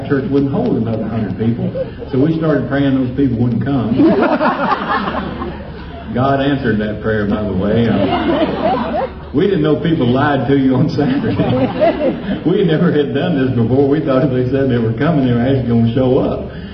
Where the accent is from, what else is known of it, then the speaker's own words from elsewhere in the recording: Huntsville, Alabama, United States; But I was born in Huntsville, Alabama. I was born there because I wanted to be near my mother. And I grew up there, and Huntsville is in the north part of Alabama.